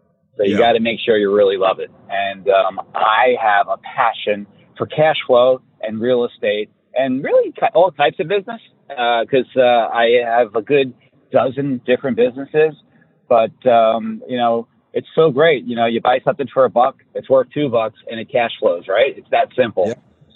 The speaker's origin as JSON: {"language": "English", "region": "New York", "country": "United States", "said": "And I'm a New Yorker. I live in Texas."}